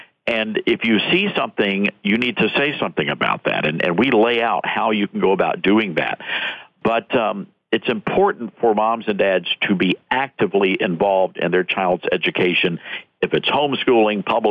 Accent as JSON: {"language": "English", "region": "Deep South", "country": "United States", "tie": "born there", "said": "I was born in the Deep South, and so I, you know, race relations is a very important thing to me."}